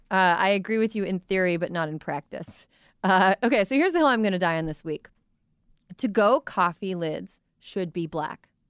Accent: Midwest, United States; I'm from the Midwest, and I'm missing some pieces in my brain.

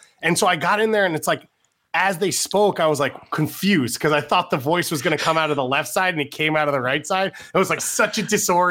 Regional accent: New York, United States; because I refused to switch my plates over because I'm a New Yorker and that city can get bent

